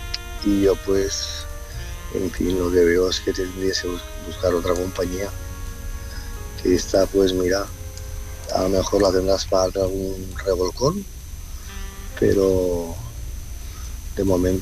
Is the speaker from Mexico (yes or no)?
no; Tarragona, Catalonia, Spain; de Tarragona.